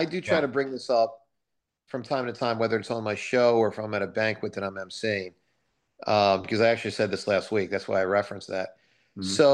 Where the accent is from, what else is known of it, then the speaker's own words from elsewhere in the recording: Huntingdon Valley, Pennsylvania, United States; You know, I'm from Huntington Valley, as you know.